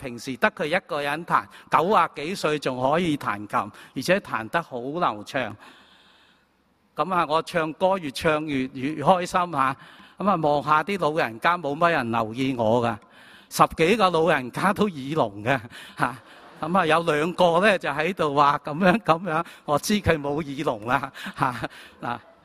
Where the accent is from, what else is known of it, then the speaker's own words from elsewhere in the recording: Guangdong, China; 系我哋广东人讲嘅一句说话